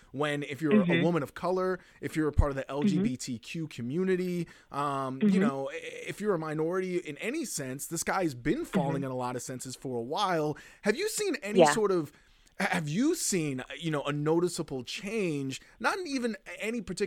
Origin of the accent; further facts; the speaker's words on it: Charlotte, North Carolina, United States; This is just, you know, us growing up in Charlotte.